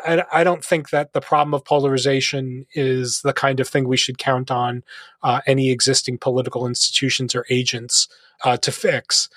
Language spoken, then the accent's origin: English; New Jersey, United States; accent: New Jersey; moved away as an adult; now in Nashville, United States; although I live in Nashville, I'm not originally from Nashville. I'm not originally from the South. You know, that's New Jersey you're hearing in my voice. So when I moved to Nashville in 2001